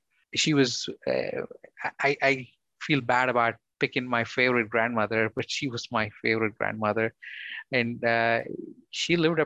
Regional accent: India; moved away as an adult; now in United States; So I grew up in India. I went to medical school at Bangalore Medical College in India. I came to the US in 2007 to pursue my specialization

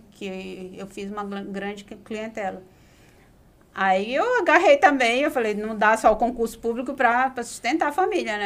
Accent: Santarém, Pará, Brazil; Eu sou daqui

